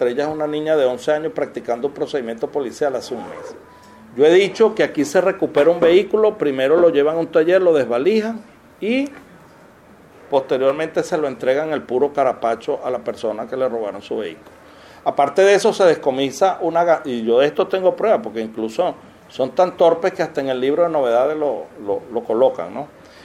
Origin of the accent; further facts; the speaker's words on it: Barquisimeto, Lara, Venezuela; born there; now in Naguanagua, Venezuela; yo nací en Barquisimeto, pero uno no es donde nace, uno es donde se queda luchando. Y yo, bueno, yo llegué a Naguanagua hace más de 30 años, ¿no?